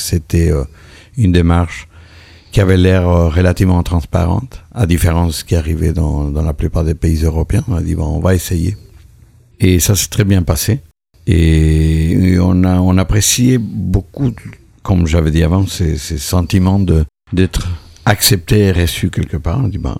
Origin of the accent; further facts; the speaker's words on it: Argentina; born there; French is a second language; moved away as an adult; also born or lived in Israel; Moi, je viens d'Argentine. Je suis né en Argentine il y a 51 ans, 1958. I was born in the 50s. Et j'ai quitté l'Argentine à 18 ans. J'ai passé un an et demi en Israël.